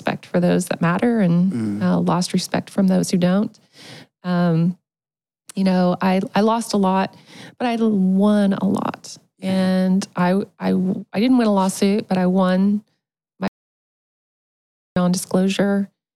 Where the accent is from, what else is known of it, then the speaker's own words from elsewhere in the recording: Oklahoma, United States; I don't hate OU any more than I hate my home state of Oklahoma. Oklahoma is a challenging place to be.